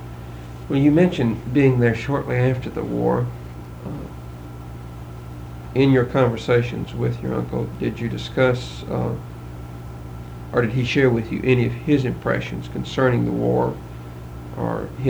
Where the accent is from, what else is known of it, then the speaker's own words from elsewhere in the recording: Tennessee, United States; I grew up in West Tennessee